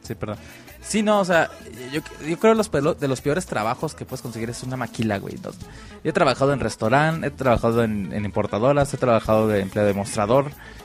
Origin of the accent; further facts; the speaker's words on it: Tlagolilo, Durango, Mexico; allá en Tlagolilo, Zaragoza, Durango, que es pues, mi pueblo